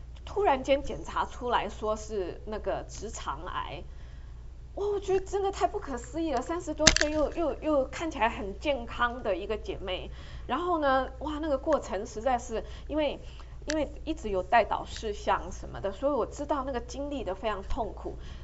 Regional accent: Taiwan; also born or lived in San Francisco; 那他是从中国大陆来，我从台湾来，然后我们背景非常的不相似

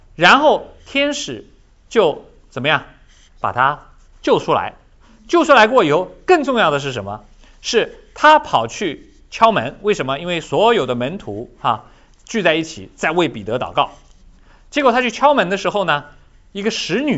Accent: China; 我们中国人相信什么呢，龙，对不对？我们中国人相信龙

